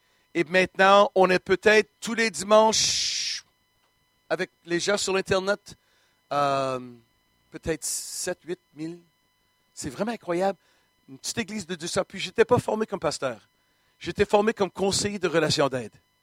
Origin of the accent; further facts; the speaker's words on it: Quebec, Canada; now in United States; Non, je suis un Québécois et je suis un Québécois manqué. Je vis aux États-Unis depuis 1982.